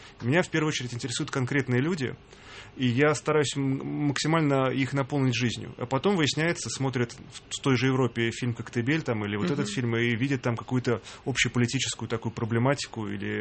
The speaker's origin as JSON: {"language": "Russian", "country": "Russia", "tie": "born there", "said": "я родился в России, я воспитан на русской классике, на российском советском кино."}